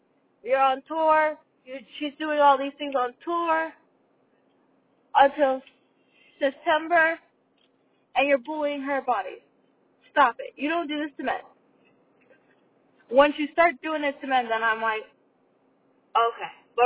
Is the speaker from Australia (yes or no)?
no; Montreal, Quebec, Canada; I am a nobody from Montreal. Okay? I am a nobody from Canada.